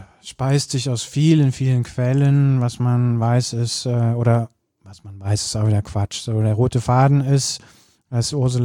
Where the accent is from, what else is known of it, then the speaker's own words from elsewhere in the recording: Cologne, North Rhine-Westphalia, Germany; also das muss man als Kölner auch mal sagen